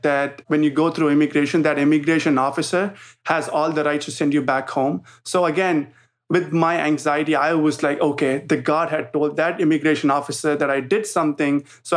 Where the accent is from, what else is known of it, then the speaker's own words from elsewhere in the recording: India; English is a second language; growing up in India, we have our own problems, but gun violence isn't one of those.